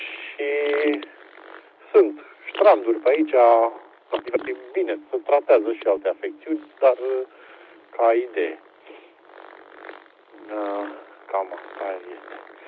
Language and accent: Romanian; Pitești, Argeș, Romania; eu sunt din Pitești, dar momentan sunt portabil în localitatea Călimănești, Călciulata, undeva pe Valea Oltului.